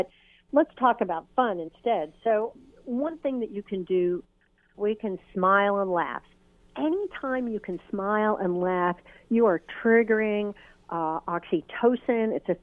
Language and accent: English; New York, United States; go to the field near my house growing up in New York, and I explored the field and the forest and down to the Long Island Sound